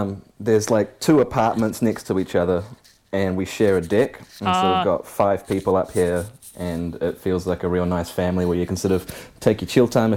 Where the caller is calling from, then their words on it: Auckland, New Zealand; Central Auckland. Down the road.